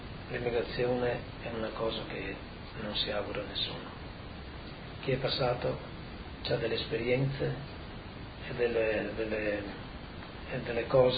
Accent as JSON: {"language": "Italian", "region": "Friuli-Venezia Giulia", "country": "Italy", "said": "siamo friulani di prima della guerra, siamo friulani di un Friuli che non esiste più."}